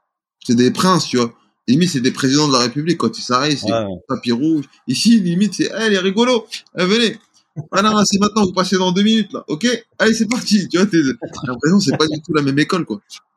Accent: Mascara, Mascara Province, Algeria; born there; je suis né en Algérie, je suis né à Mascara, qui est la ville de l'émir Abdelkader

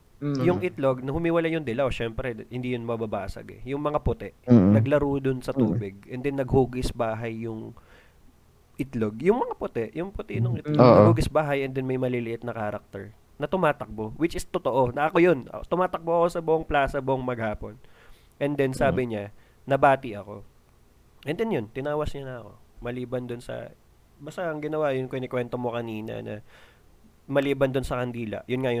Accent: Quiapo, Metro Manila, Philippines; Marami nun sa Quiapo eh, laking Quiapo ako eh.

